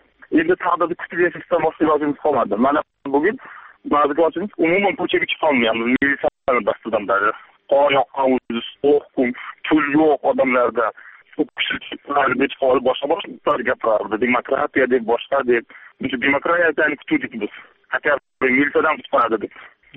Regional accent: Qoyliq, Tashkent, Uzbekistan; Mardikorman, men Qo'yliqdanman

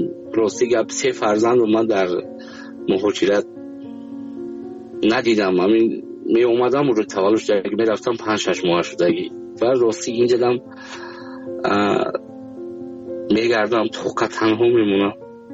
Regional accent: Afghanistan; خودم از افغانستان هستم.

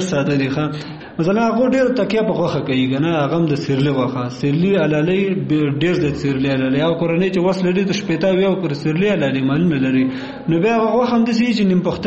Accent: Kunar, Afghanistan; زه اصلا د کونړ ولایت اوسېدونکی یم. ګوره ما په نورستان کې وخت هم تېر کړی.

